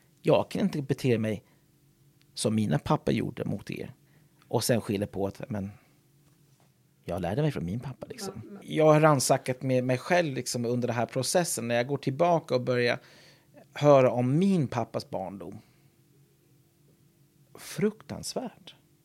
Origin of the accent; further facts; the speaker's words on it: Ireland; jag bor ju inte hemma på Irland.